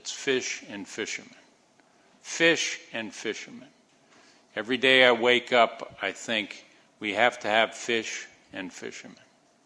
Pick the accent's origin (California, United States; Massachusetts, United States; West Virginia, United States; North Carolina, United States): Massachusetts, United States; New Bedford; And welcome to New Bedford, and thanks, Laura, for having the Groundfish Committee come to my hometown.